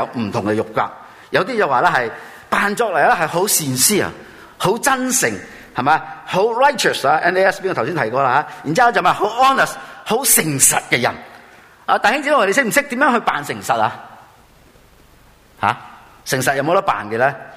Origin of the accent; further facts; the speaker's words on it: China; 我哋中国人有句话，我相信大家都系知道呢句话嘅道理